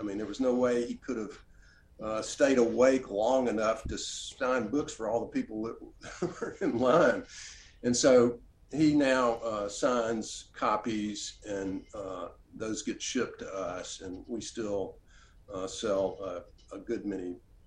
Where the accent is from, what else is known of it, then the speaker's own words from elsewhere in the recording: Oxford, Mississippi, United States; Well, the house that I grew up in Oxford was directly across the street from Faulkner's home.